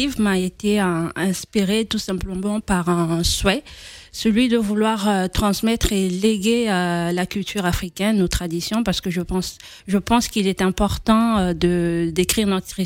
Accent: Republic of the Congo; now in France; ce qui restait de moi en tant que Congolaise, de ma culture.

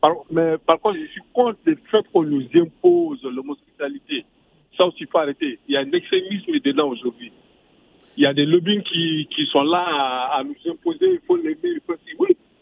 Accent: Mali; Surtout chez nous, au Mali, des fois, on le brutalise

